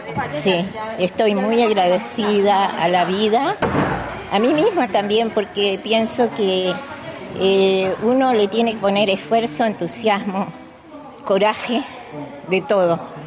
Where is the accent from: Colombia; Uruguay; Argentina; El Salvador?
Uruguay; moved away as an adult; Sí, llegué de Uruguay, de un golpe de Estado fulminante, vamos a decir, con poco inglés.